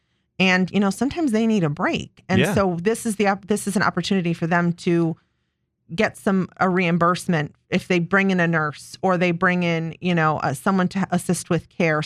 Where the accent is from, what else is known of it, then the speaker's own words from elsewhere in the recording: Buffalo, New York, United States; now in Rochester, United States; I'm from Buffalo, so I don't say Charlotte.